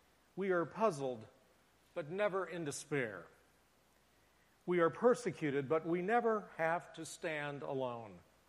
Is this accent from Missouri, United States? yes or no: yes; Kansas City, Missouri, United States; One of my heroes growing up lived on the other side of my hometown of Kansas City.